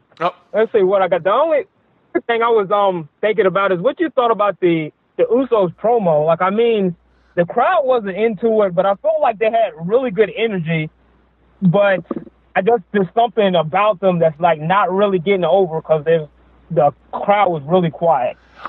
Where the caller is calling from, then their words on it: Myrtle Beach, South Carolina, United States; Hey, Wade, it's … from Myrtle Beach, South Carolina.